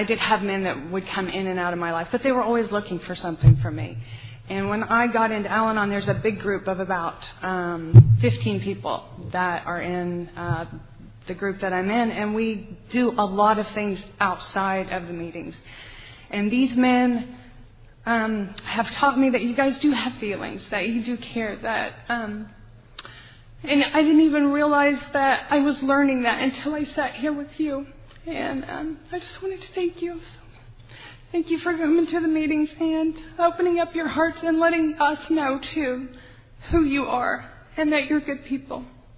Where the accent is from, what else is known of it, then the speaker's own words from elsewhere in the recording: Oklahoma City, Oklahoma, United States; I thought you might need a woman up here. I'm from Oklahoma City, and there's a lot of people here from Oklahoma City as well.